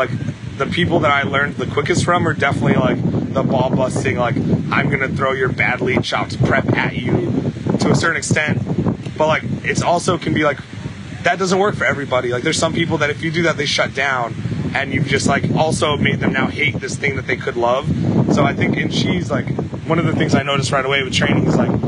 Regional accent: Midwest, United States; I'm from the Midwest. retail spaces are a little bigger.

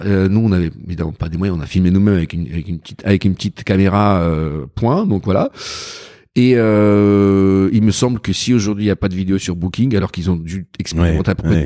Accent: Saint Petersburg, Russia; moved away; Saint-Pétersbourg, ma ville natale.

